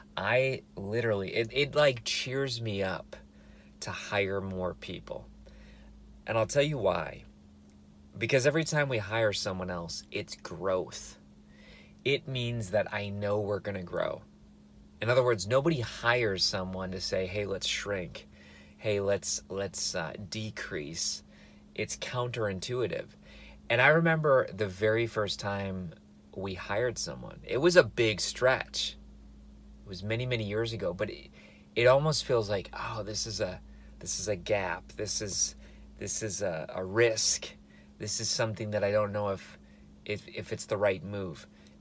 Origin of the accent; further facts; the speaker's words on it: Midwest, United States; I don't know if you grew up that way, but I grew up in the Midwest.